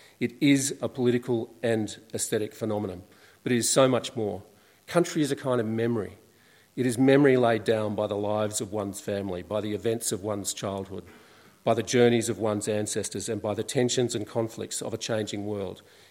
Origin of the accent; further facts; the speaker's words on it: Melbourne, Victoria, Australia; born there; I'd felt but never been able to properly articulate a spiritual link to land, especially in Canberra, even though I was born in Melbourne.